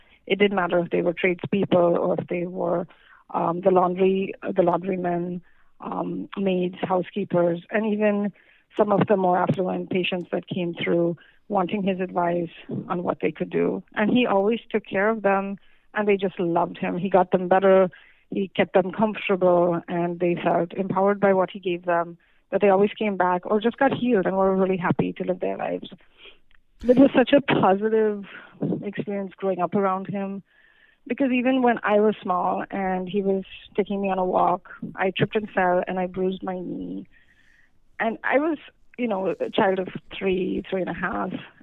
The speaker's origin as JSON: {"language": "English", "town": "Mumbai", "region": "Maharashtra", "country": "India", "tie": "born or raised there", "said": "So I was born and raised in Mumbai, India. And we lived with my grandparents"}